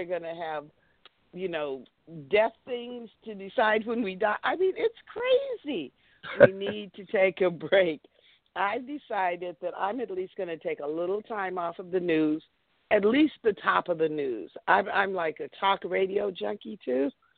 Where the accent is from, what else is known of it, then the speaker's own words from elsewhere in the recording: Los Angeles, California, United States; born there; I've never been a skier. I was born in Los Angeles. I have an aversion to snow.